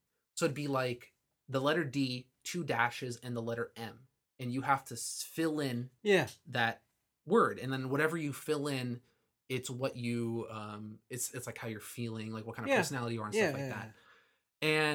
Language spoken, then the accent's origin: English; Philippines; Listen, as a Filipino, as a minority, I can say whatever I want.